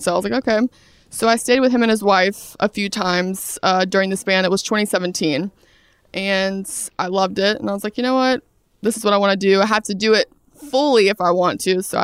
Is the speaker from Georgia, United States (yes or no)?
yes; Brunswick, Georgia, United States; There were no schools around where I'm from. I'm from Brunswick, Georgia, South Georgia.